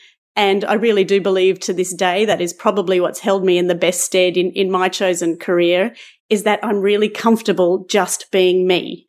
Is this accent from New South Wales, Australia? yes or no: no; Brisbane, Queensland, Australia; I grew up in Brisbane